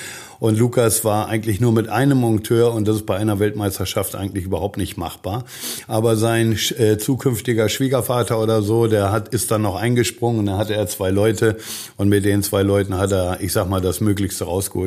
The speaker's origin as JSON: {"language": "German", "region": "Lower Saxony", "country": "Germany", "said": "ich komme aus der Lüneburger Heide"}